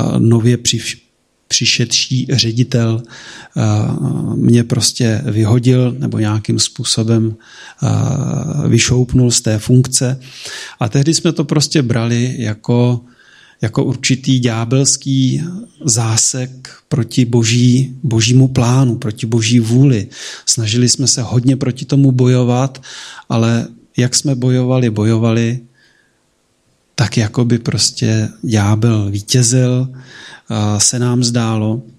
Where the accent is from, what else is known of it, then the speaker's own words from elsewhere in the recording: Liberec, Liberec Region, Czechia; Zároveň v Liberci, protože oba pocházíme z Liberce